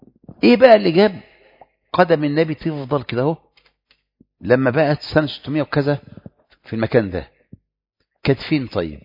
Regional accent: Egypt; عندنا في مصر كل حاجة، مصر أم الدنيا

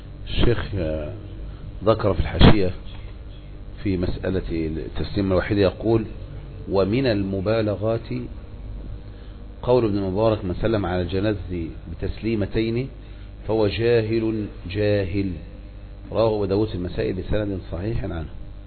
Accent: Egypt; عندنا في مصر مشهور الدعاء بعد الربيع.

